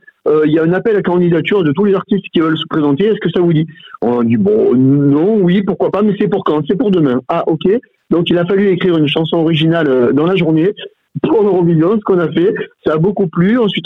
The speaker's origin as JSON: {"language": "French", "region": "Occitanie", "country": "France", "said": "Moi, je suis originaire des Cévennes, donc du Midi."}